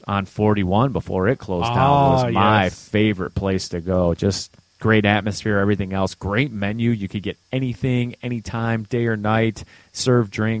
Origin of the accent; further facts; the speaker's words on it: Detroit, Michigan, United States; because I grew up with them in Detroit way back in the 70s